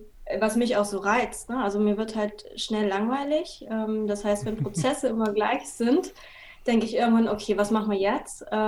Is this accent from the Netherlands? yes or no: no; Hamburg area, Germany; ich komme aus der Nähe von Hamburg